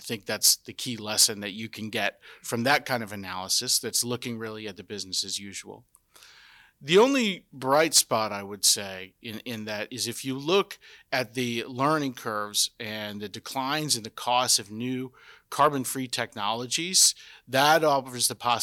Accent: Texas, United States; needed to move back to my home state, Texas, where I live now.

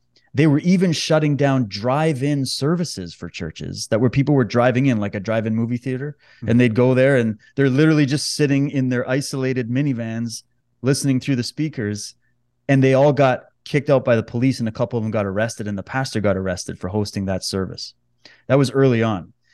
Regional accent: Canada; Born and raised in Canada. I've lived all over. I've traveled this country many times and I currently live in British Columbia.

